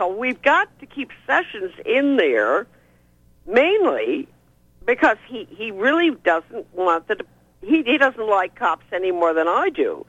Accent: Bath, Maine, United States; because I did experience it in my hometown in Bath, Maine in 2002

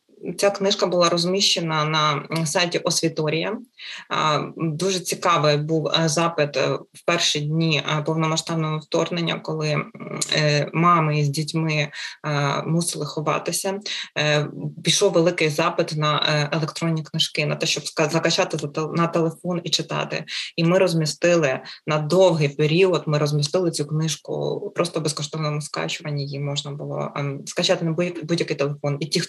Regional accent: Talne, Cherkasy Oblast, Ukraine; кажуть народною мовою тальнівською, звідки я родом

